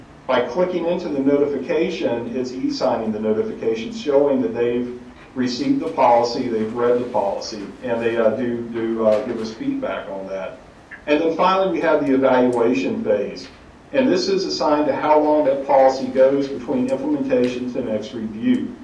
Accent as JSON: {"language": "English", "region": "North Carolina", "country": "United States", "said": "I do hail from the southeast of the United States, North Carolina in particular, so you hear my accent."}